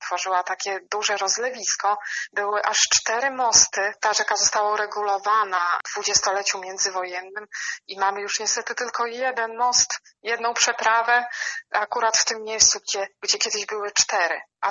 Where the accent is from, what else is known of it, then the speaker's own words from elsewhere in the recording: Biała Podlaska, Lublin Voivodeship, Poland; Tak, od urodzenia mieszkam w Białej Podlaskiej.